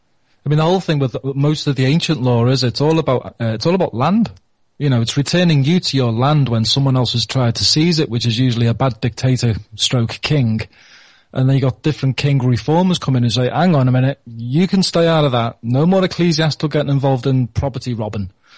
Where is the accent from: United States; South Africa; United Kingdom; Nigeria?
United Kingdom; England; As an Englishman, when I first heard of Brehon Law, when Vin was talking about it, I had no idea.